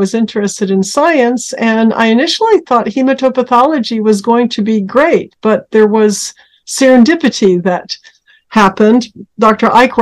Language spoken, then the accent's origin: English; Norway; also born or lived in United States; I was born in the United States to my Norwegian parents, who moved back to Norway when I was a kid. So I grew up bilingual and spent many of my formative years in Norway, where I still have close family.